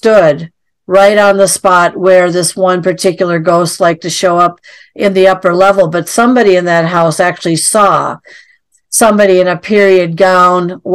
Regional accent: Midwest, United States; Plus I'm from the Midwest.

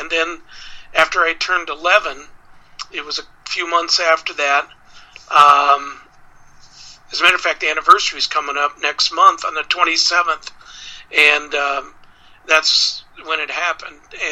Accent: Bemidji, Minnesota, United States; That's what they did in Bemidji. I was from Bemidji, Minnesota. Maybe things are different up there because we're northern. We're northern people, darn it.

